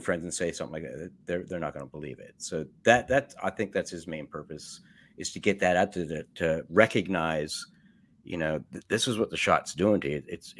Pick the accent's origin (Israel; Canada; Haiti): Canada; Scarborough, Ontario; born there; Oh, really? I was born in Canada.